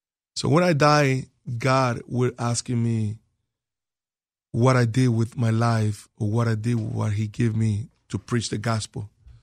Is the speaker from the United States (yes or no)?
no; Valencia, Carabobo, Venezuela; It's my hometown in Valencia.